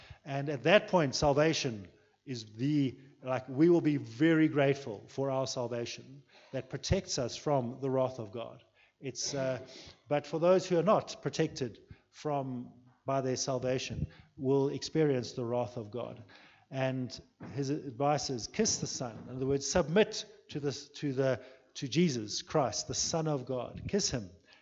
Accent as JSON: {"language": "English", "country": "South Africa", "said": "and I'm just going to take it as a South African thing, a need for the leadership of our country to respond to the gospel"}